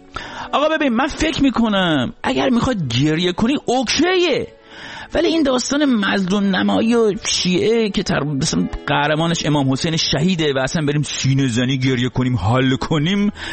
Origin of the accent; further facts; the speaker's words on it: Rasht, Gilan, Iran; من خودم چه رشتی هستم،